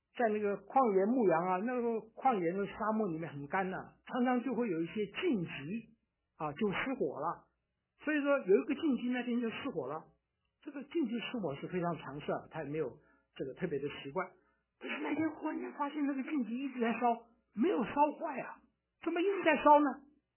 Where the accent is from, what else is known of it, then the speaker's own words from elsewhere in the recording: Taiwan; 你看我小的时候在台湾长大，我以前讲台湾话讲得非常好，现在叫我讲台湾话我就讲不出来了，因为太久没有讲了啊